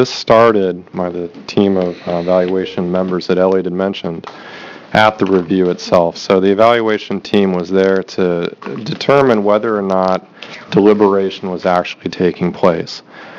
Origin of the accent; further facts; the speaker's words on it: Eugene, Oregon, United States; I'm from Eugene, Oregon.